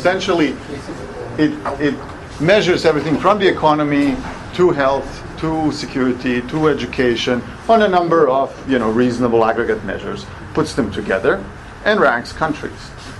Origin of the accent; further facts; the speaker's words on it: Canada; I come from Canada, so I had to include this representation.